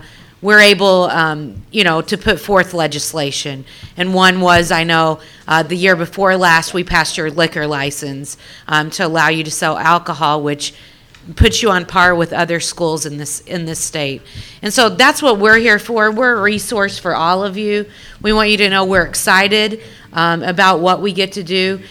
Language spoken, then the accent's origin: English; Illinois, United States; now in Springfield, United States; I'm one of those poor white kids from a farm, and I'm from Southern Illinois, and I live in Springfield now